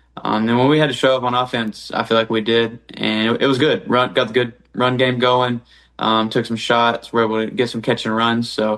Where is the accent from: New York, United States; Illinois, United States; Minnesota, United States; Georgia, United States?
Georgia, United States; So I'll probably head back to Georgia, go back to my hometown, see the family, maybe do a little hunting, something like that.